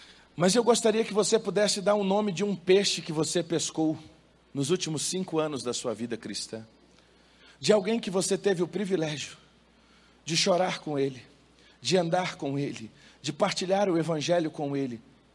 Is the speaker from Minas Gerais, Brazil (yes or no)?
yes; Minas Gerais, Brazil; Quando eu era criança, irmãos, eu venho lá do interior de Minas, lá das Minas Gerais